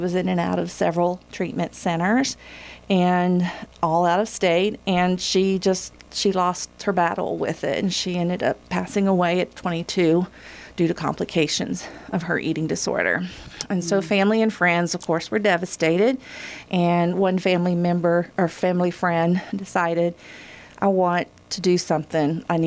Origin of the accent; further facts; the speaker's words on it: Owensboro, Kentucky, United States; Oh, well, I grew up in Owensboro and left for 10 years, the state of Kentucky, and came back in 2009.